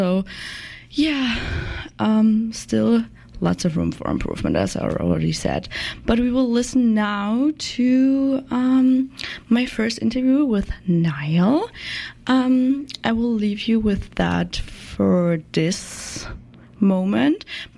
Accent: Germany; I'm the new intern, and I'm from Germany

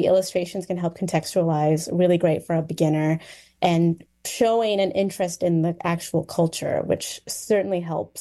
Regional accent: Ottawa, Ontario, Canada; growing up in Ottawa, the French that we learned was definitely more in line with Quebecois and Franco-Ontarian French.

